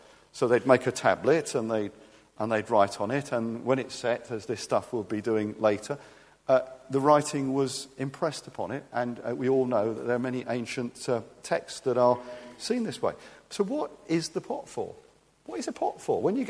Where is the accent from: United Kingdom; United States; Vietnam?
United Kingdom; England; we're very British, aren't we? Very restrained.